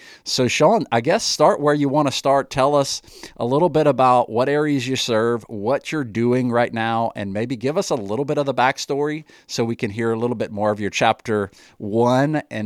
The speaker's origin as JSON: {"language": "English", "town": "Lafayette", "region": "Louisiana", "country": "United States", "said": "I am a realtor from Cajun Country, Lafayette, Louisiana."}